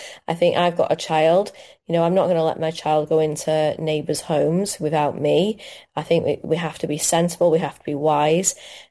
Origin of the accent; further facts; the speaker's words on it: Manchester, North West England, United Kingdom; now in Wales; I moved to Wales because I felt that was the best thing for my son and for my husband. My husband's Welsh. I'm from Manchester and I really was homesick for Manchester.